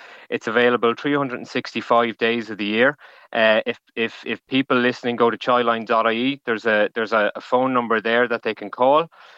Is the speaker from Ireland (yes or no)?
yes; Wexford, Leinster, Ireland; now in Dublin, Ireland; So I'm originally from Wexford, but I'm working with ISPCC Childline, based in the Dublin in the national office for the last number of years.